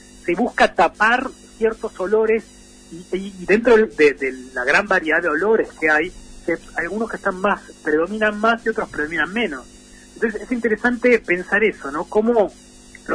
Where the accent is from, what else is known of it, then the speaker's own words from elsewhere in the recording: Buenos Aires, Argentina; Yo tengo 40 años, crecí en Buenos Aires